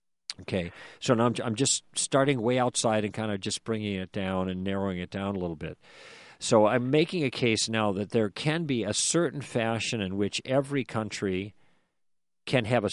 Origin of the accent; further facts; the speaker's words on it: United States; this could sound completely self-serving for me speaking as an American